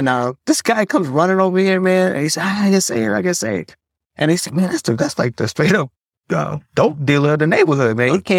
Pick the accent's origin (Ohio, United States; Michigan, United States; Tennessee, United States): Michigan, United States; Detroit; some of the people from New York, I'm from Detroit, some people from, because I was from New York, you know